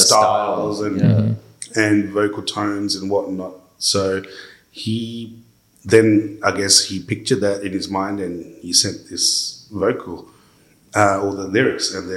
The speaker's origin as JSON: {"language": "English", "country": "Australia", "said": "He knew I was from Australia"}